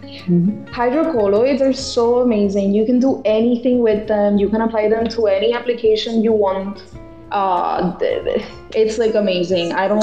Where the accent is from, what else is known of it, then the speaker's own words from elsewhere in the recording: Puerto Rico; English is a second language; So I'm from Puerto Rico, as you explained. It's an island. It's a very, very small island. So we have a lot of coast, obviously. But personally, I grew up in the area of Puerto Rico, Macao. It's a beautiful mountain called Pitaya. That's where I grew up in.